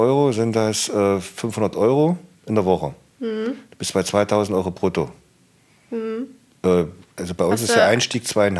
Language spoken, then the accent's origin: German; Saxony-Anhalt, Germany; ich komme ja aus dem Harz, aus dem Land, und ich bin öfters oben im Nordharz, also Beinstedt, Suderode oder Gernrode oder Quedlinburg